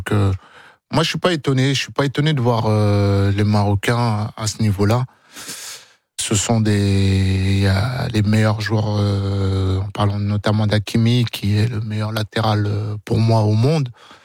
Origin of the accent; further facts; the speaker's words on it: Senegal; Et le Sénégal, on n'avait jamais fait de Coupe du Monde.